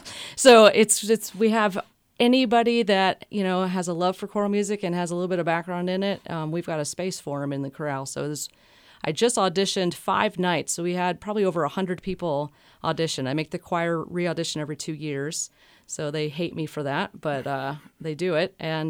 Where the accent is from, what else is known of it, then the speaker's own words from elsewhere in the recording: Santa Rosa, California, United States; Well, I was born in Santa Rosa, California.